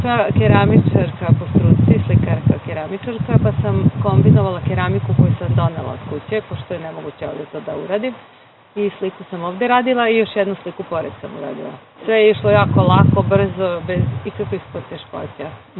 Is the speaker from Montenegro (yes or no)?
no; Pančevo, Vojvodina, Serbia; dolazim iz Pančeva.